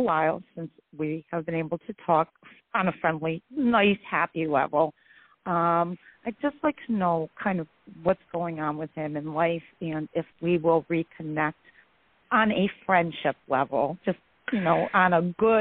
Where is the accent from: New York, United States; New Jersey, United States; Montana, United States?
New York, United States; I'm from New York, and I'd like to congratulate you on your day.